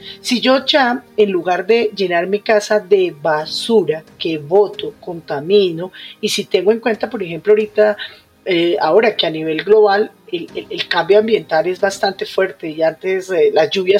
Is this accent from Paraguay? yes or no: no; Colombia; Hay empresas de las cuales nos tenemos que sentir orgullosos como colombianos